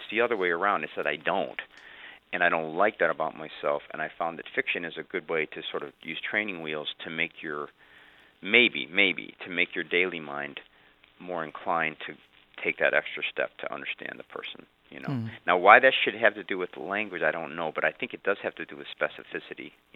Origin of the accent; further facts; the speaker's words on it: Illinois, United States; I mean, I grew up in Illinois, and we, you know, he was constantly with us.